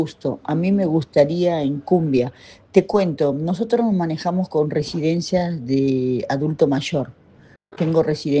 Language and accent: Spanish; Peru; now in Argentina; Yo soy peruana, hace 35 años que vine del Perú y la verdad